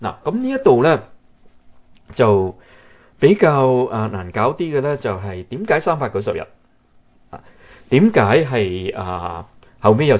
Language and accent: Cantonese; China; 我哋中国人嗰个天坛就係天子喺嗰度嚟到祭天，嚟到献祭。